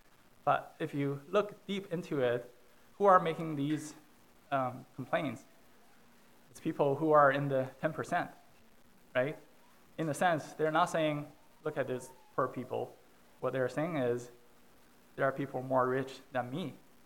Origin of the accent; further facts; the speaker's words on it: China; You know, growing up in China, when people were poor, it didn't affect them day-to-day life.